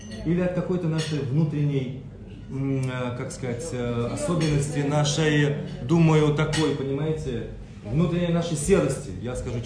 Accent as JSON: {"language": "Russian", "country": "Russia", "tie": "born or raised there", "said": "я вообще, я из России, я родился в России"}